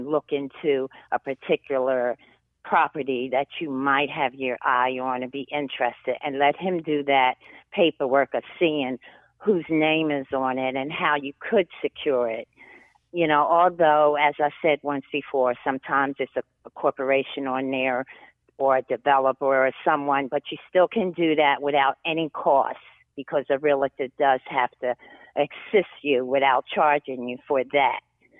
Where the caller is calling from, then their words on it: Cherry Hill, New Jersey, United States; I'm calling from Cherry Hill, New Jersey.